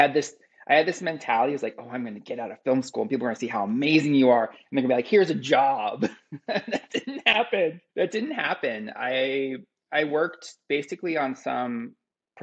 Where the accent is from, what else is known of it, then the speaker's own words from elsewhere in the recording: Encino, California, United States; also born or lived in Palm Springs; Originally, I'm from Palm Springs, but I always feel weird saying I'm from there because I have no memories of that place. All my memories are here in LA. I grew up in Encino, which is very much classic LA Valley.